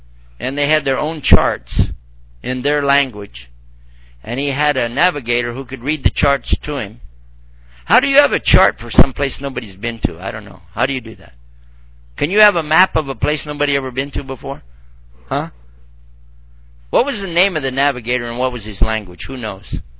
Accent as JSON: {"language": "English", "region": "Texas", "country": "United States", "said": "I'm from Texas. We can't pronounce some words."}